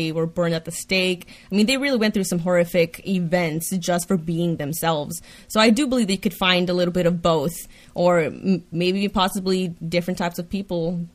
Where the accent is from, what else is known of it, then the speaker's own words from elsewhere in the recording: Hartford, Connecticut, United States; Well, I am from Hartford, Connecticut.